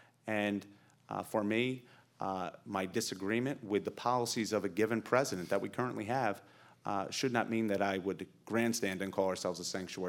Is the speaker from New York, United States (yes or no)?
yes; Albany, New York, United States; Growing up in Albany, in a Democratic household, my brother and I were told you become a Democrat when you turn 18